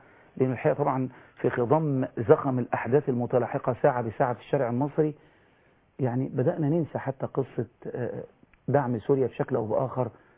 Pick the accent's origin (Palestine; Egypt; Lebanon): Egypt; Minya, Minya Governorate; أنا من المنيا، حصل لي حادث من 4 شهور